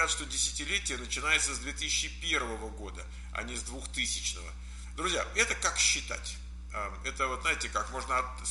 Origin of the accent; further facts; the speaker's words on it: Ukraine; now in San Jose, United States; мы говорим, с Украины, но живем в Сан-Хосе.